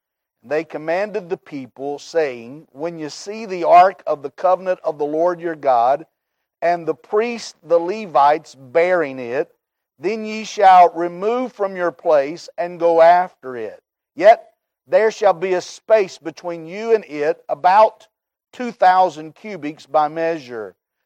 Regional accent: Logan, West Virginia, United States; That's my hometown, that area. I'm from Logan

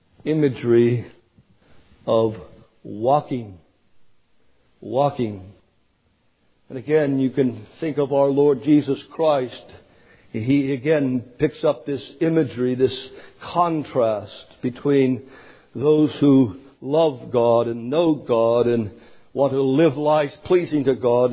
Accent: Canada; Not French and English, that's all I heard of growing up in Canada. There's the French and there's the English.

